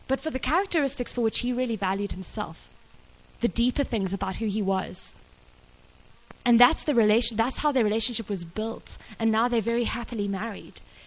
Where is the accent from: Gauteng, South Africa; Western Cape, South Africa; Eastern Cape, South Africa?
Western Cape, South Africa; Cape Town; when I was growing up in Cape Town